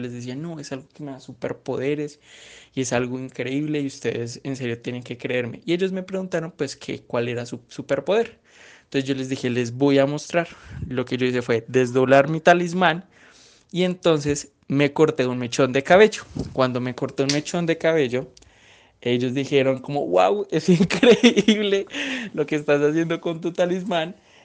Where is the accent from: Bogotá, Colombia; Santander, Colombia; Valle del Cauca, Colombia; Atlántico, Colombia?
Bogotá, Colombia; now in Medellín, Colombia; Como se pueden dar cuenta por mi acento, yo no soy de Antioquia, yo soy de la ciudad de Bogotá y vivo en Medellín hace 4 años.